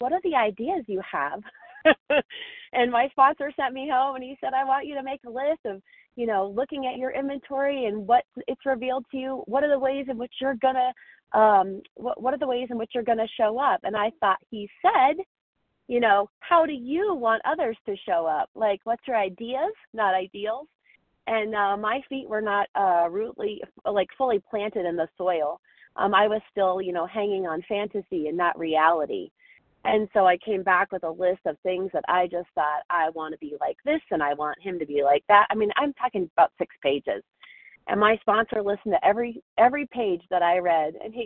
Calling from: Colorado, United States; I'm calling from Colorado this morning

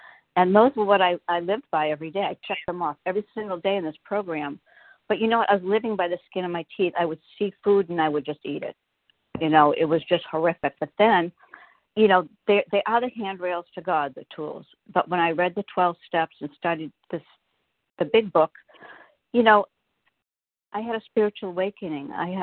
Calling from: Massachusetts, United States; I'm calling from Massachusetts

